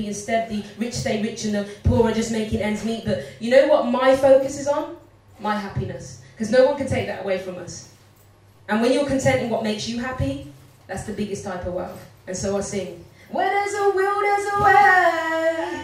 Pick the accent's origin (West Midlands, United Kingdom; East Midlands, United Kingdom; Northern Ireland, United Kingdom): West Midlands, United Kingdom; Birmingham; So we don't bite, we're from Birmingham, but we're not that bad.